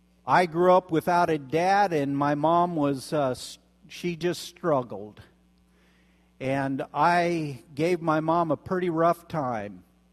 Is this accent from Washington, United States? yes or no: yes; Centralia, Washington, United States; headed north, about an hour north of, or hour and a half north of Portland, to Centralia, Washington, my hometown.